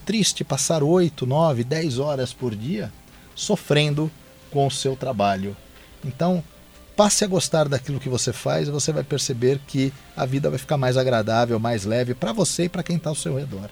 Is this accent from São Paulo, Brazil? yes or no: yes; São Paulo, Brazil; eu sou aqui de São Paulo